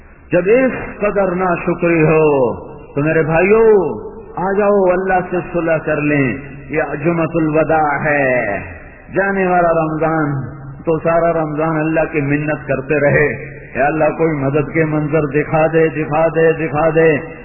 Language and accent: Urdu; Tulamba, Punjab, Pakistan; ہماری جماعت تھی میرے اپنے علاقے میں تلمبے میں